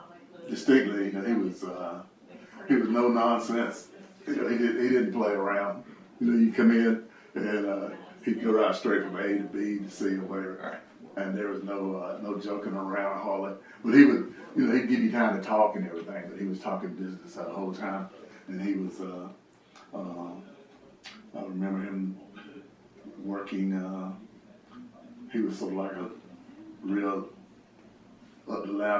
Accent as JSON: {"language": "English", "town": "Lucama", "region": "North Carolina", "country": "United States", "tie": "born or raised there", "said": "I was born right in Wilson County, which is right next county over. I was born around the Lucoma, North Carolina area. And pretty much stay in that area now"}